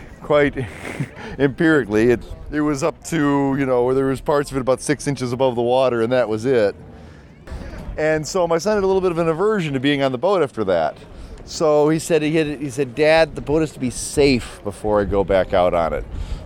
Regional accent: Seattle, Washington, United States

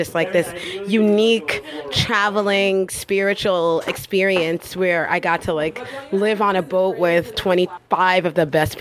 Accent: Jersey City, New Jersey, United States; born there; I was born in Jersey City, New Jersey, and I actually just arrived here because they held a normal audition in New York City.

